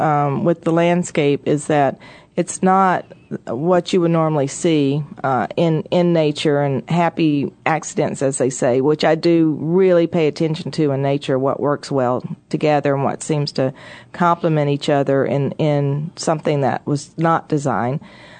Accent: Tennessee, United States; I grew up in Tennessee at the foothills of the Smoky Mountains, and so that's a very big part of me.

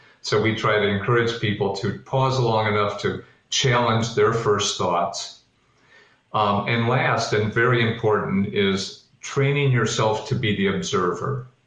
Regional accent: United States; We talk a lot about growing up in the United States, or growing up in our culture, and wanting to be right all the time.

